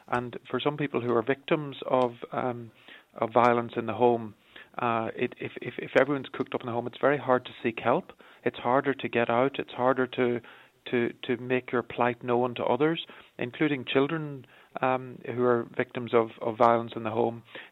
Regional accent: Clones, Ulster, Ireland; I grew up in Clonus, which is right on the border between Monaghan and Fermanagh.

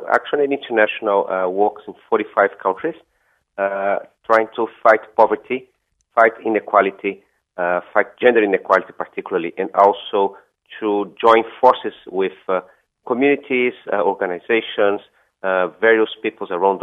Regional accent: Brazil; I grew up in Brazil in the countryside

